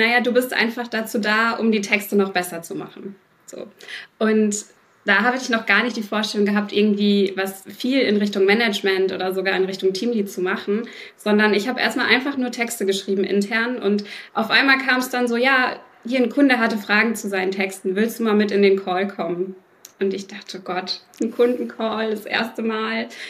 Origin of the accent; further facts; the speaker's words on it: North Rhine-Westphalia, Germany; ich komme aus Nordrhein-Westfalen.